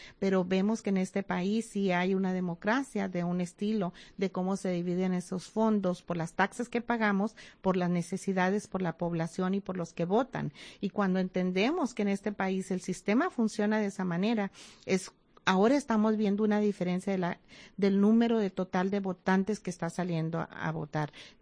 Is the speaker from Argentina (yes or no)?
no; Mexico; now in United States; la mayoría de nuestras comunidades aquí en las áreas rurales somos mayoría mexicanos, de inmigrantes